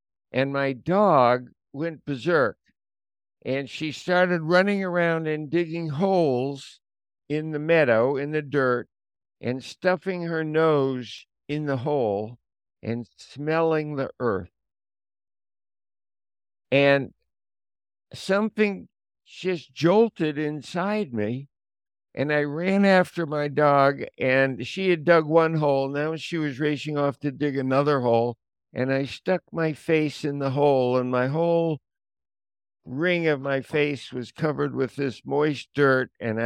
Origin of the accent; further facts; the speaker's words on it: Brooklyn, New York, United States; We grew up in Brooklyn, New York.